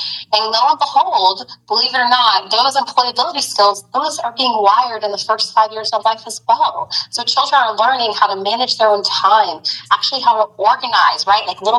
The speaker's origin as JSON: {"language": "English", "region": "Florida", "country": "United States", "said": "I am not from Miami. I'm from, you know, as you know, Jennifer, right outside of Jacksonville in Clay County."}